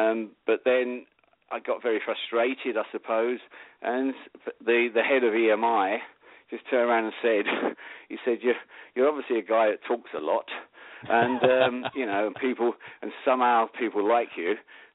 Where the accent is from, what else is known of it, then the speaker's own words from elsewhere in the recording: London, United Kingdom; in the UK, I come from the East End of London, and we went through the normal sort of like government schools.